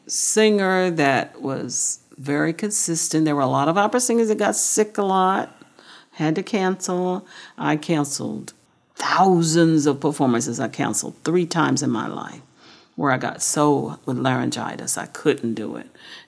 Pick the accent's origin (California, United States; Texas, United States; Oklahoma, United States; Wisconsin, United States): Oklahoma, United States; Well, I said, I'm from Oklahoma. I like ice everything.